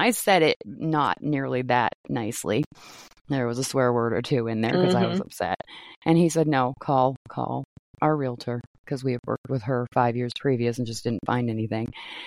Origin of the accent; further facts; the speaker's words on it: Maine, United States; When I grew up in Maine, and the town, like four towns over from my little small town that I grew up in, is called Westbrook